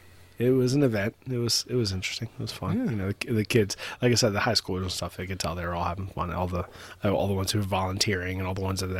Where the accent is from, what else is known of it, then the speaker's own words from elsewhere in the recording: Maryland, United States; You know, because we grew up in Baltimore County, I could have gone to Carver, you know, but it wasn't, like, on their radar